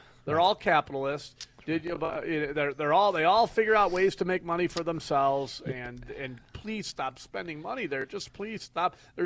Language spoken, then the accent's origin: English; Alma, New York, United States; Alma, you know, my hometown, going to the state finals or championship.